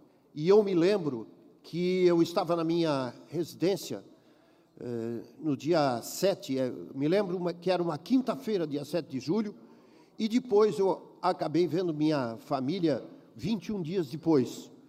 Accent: Blumenau, Santa Catarina, Brazil; eu sou blumenauense, nasci em Blumenau, passei boa parte da minha vida em Blumenau e, de vez em quando, eles me acusam de blumenauense, de vez em quando me acusam de ser de Jaraguá

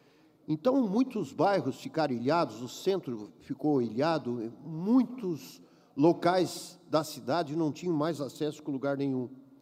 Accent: Blumenau, Santa Catarina, Brazil; eu sou blumenauense, nasci em Blumenau, passei boa parte da minha vida em Blumenau e, de vez em quando, eles me acusam de blumenauense, de vez em quando me acusam de ser de Jaraguá

